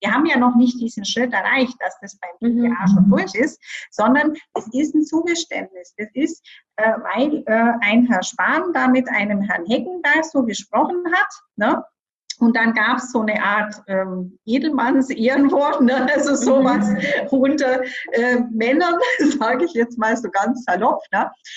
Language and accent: German; Bavaria, Germany; ich komme ja aus Bayern